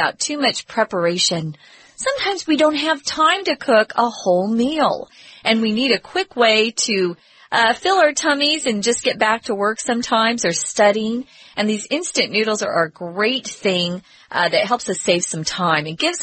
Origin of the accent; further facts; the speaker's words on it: United States; now in Taiwan; And I'm going to say that because I'm American.